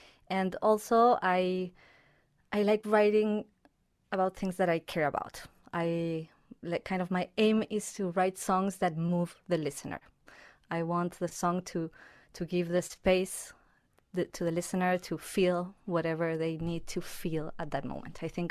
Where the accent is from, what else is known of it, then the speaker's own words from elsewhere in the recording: Argentina; English is a second language; now in Winnipeg, Canada; I am from Argentina. I moved to Canada, to Winnipeg in 2016.